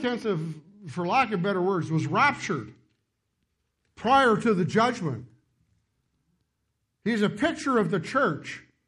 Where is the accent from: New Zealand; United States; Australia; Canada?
Canada; Penticton, British Columbia; When I was a kid growing up in Penticton